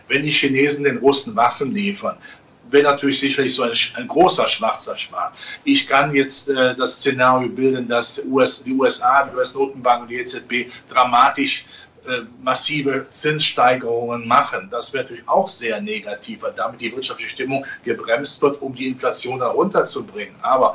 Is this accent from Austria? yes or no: no; Rhineland, Germany; ich als Rheinländer in der Karnevalssprache